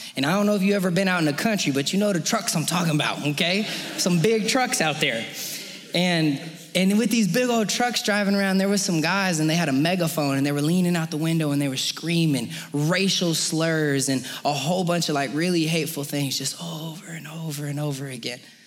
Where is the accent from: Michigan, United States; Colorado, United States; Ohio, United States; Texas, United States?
Colorado, United States; Colorado Springs; So I'm from Colorado Springs originally. And I went out to college in the middle of a nowhere town in western Kansas.